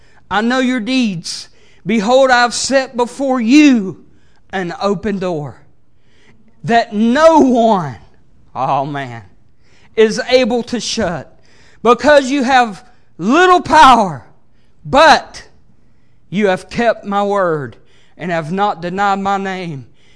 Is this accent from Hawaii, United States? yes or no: no; Greenville, South Carolina, United States; moved away; I'm originally from South Carolina, Greenville, South Carolina. That's where I was born and raised, and I didn't come up here till about 2004.